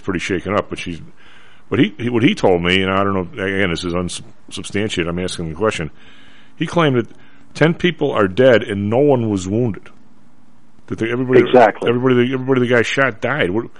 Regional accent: Evergreen Park, Illinois, United States; Well, in the suburbs like where I grew up in Evergreen Park, there was no place in Evergreen Park that was more than 2 minutes from the police station because it wasn't a big suburb.

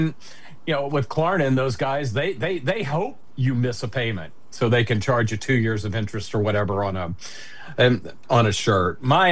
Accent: Memphis, Tennessee, United States; when I was growing up in Memphis watching wrestling behind my dad's back because he said I wasn't allowed to watch it.

